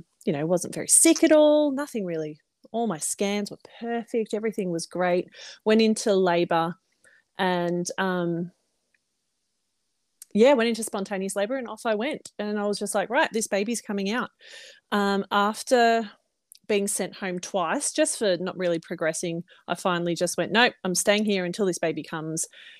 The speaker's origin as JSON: {"language": "English", "region": "Victoria", "country": "Australia", "said": "I am Australian, obviously."}